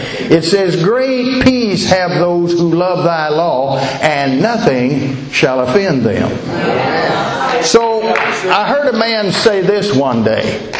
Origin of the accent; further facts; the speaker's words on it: Louisiana, United States; also born or lived in Texas; See, I come from Louisiana, Texas. I was born in Texas, and I've lived in Louisiana most of my life, though. In the South.